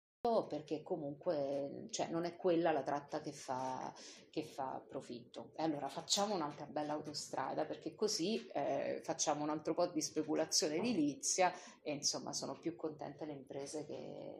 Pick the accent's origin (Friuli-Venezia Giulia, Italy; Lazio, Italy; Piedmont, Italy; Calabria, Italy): Lazio, Italy; Rome; now in Bergamo, Italy; Io vengo da Roma, no? Quindi quando mi dissero che mi trasferivano a Bergamo, mi preso un colpo